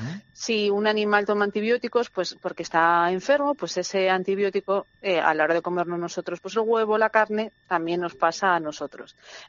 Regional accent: Huesca, Aragon, Spain; Digo Huesca porque como soy de Huesca, ese sí

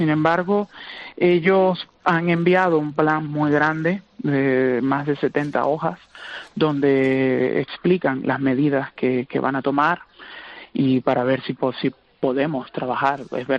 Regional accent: Venezuela; now in Spain; En mi caso, yo me vine desde Venezuela.

